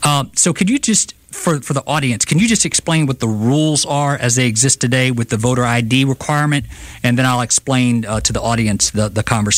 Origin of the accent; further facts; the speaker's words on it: Prichard, Alabama, United States; you know, I'm from Pritchard. We live in Pritchard.